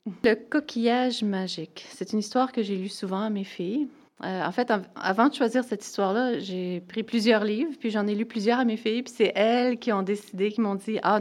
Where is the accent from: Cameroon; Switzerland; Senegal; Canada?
Canada; Quebec; now in Nova Scotia, Canada; J'habite ici depuis 3 ans, je viens du Québec originairement, mais mon mari était militaire, alors on a déménagé souvent, puis on a adoré la Nouvelle-Écosse, fait qu'on a décidé de prendre notre retraite ici.